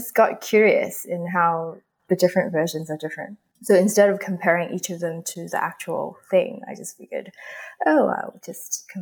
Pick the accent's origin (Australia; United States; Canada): Australia; also born or lived in Hong Kong; I was born in Hong Kong, but I grew up in Australia.